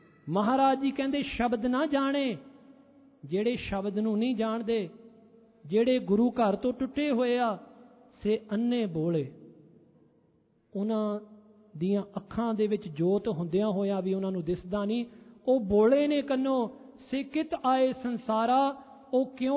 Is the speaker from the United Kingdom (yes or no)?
yes; England, United Kingdom; born there; Punjabi is a second language; ਮੈਂ ਪਿਛਲੀ ਵਾਰ ਵੀ ਬੇਨਤੀ ਕੀਤੀ ਸੀ, ਮੇਰਾ ਜਨਮ ਇੰਗਲੈਂਡ ਦਾ ਆ, ਇਸ ਕਰਕੇ ਕਥਾ ਕਰਦੇ ਹਾਂ ਪੰਜਾਬੀ ਦੇ ਵਿੱਚ। ਮੇਰੇ ਕੋਲੋਂ ਕਈ ਵਾਰੀ ਉਕਾਈਆਂ ਰਹਿ ਜਾਂਦੀਆਂ ਨੇ।